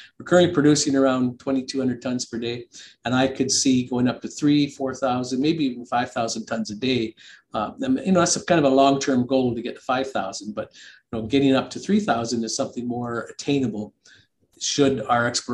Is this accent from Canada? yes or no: yes; Canada; I'm a Canadian, and we explore projects way very remote.